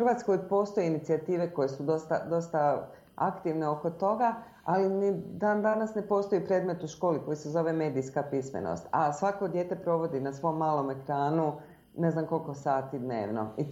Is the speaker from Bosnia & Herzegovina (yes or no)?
yes; Bosnia & Herzegovina; now in Zagreb, Croatia; odrasla sam u Bosni i za vrijeme rata sam se preselila u Zagreb.